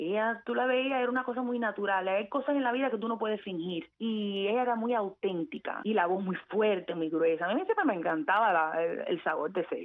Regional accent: United States; yo, porque soy americana

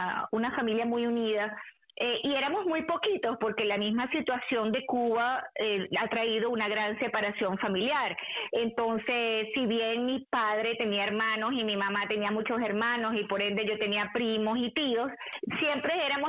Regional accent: Venezuela; El mayor sí nació en La Habana, pero mi hermano segundo y yo nacimos allí en Venezuela.

